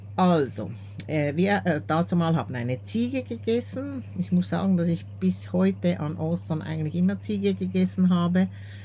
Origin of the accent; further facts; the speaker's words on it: Switzerland; Als Schweizerin bin ich nun besonders verwöhnt